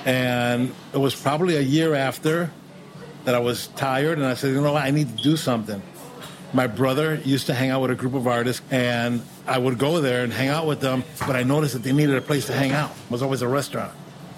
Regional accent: Chicago, Illinois, United States; born or raised there

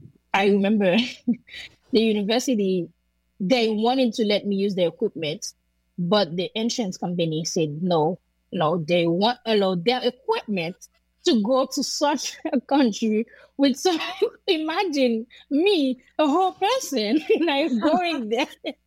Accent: Jacmel, Sud-Est, Haiti; And the road leading to Jacmel, my hometown, was closed through Martissant, which is like, you know, a very big neighborhood region in Port-au-Prince.

